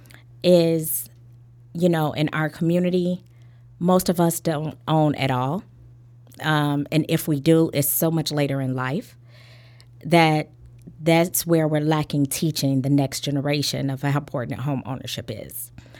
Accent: Inglewood, California, United States; Growing up in Inglewood, I would say it was different than what we see portrayed in the media. I grew up in Inglewood where it was very pretty.

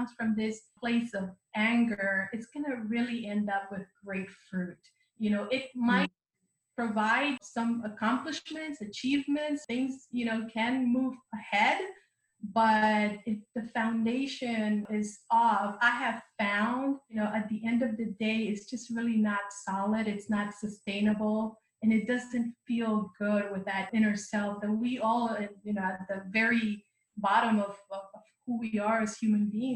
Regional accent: Panama; But growing up in Panama

